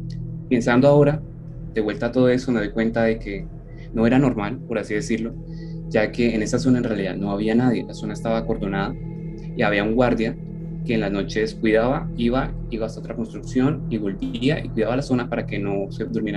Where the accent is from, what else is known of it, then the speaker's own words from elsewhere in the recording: Barrancabermeja, Santander, Colombia; yo nací en Barranca Bermeja, Santander, un pueblo que está creciendo, no muy lejos de aquí de Bucaramanga, donde estamos en este momento. Y viví ahí casi toda mi vida, hasta los 16 años, que decidí mudarme junto a mi familia a la ciudad de Bucaramanga